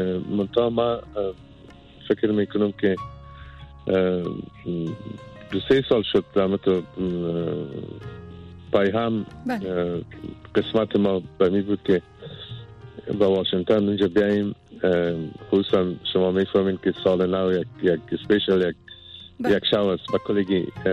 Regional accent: Afghanistan; born there; در افغانستان تولد شدیم و بسیار علاقه دارم که به افغانستان بیایم.

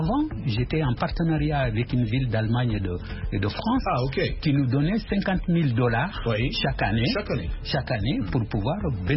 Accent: Golmy, Tambacounda, Senegal; aujourd'hui, ouais, j'ai quitté Golmi

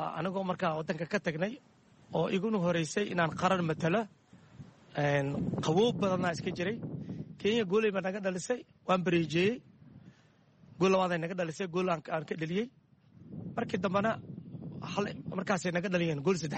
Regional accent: Mogadishu, Banaadir, Somalia; waxaan ku dhashay Xamar, khaasatan degmada Boondheere, xaafadda East Falconin. cisha ayaan ku soo barbaaray.

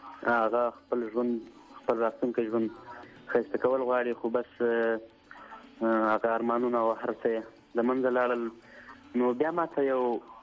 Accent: Ghazni, Afghanistan; د غزنی ولایت نوی ولسوالی اوسیدونکی

